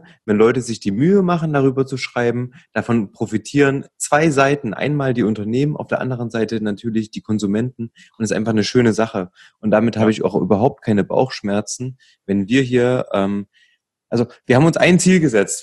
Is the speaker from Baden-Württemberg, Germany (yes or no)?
no; Leipzig, Saxony, Germany; wir sind ja aus Leipzig